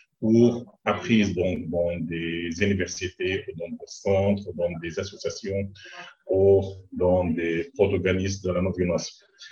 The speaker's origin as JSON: {"language": "French", "region": "Gaza Strip", "country": "Palestine", "said": "je suis obligé à parler de Gaza parce que je suis citoyen de Gaza"}